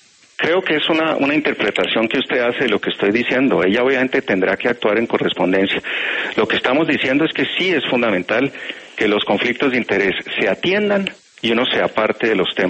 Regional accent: Colombia; le contesto también como colombiano

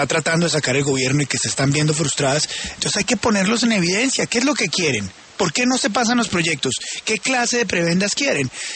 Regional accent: Colombia

